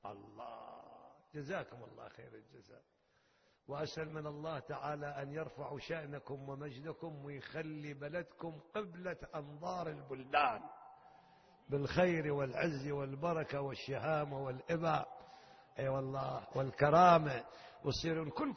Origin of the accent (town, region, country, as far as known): Iraq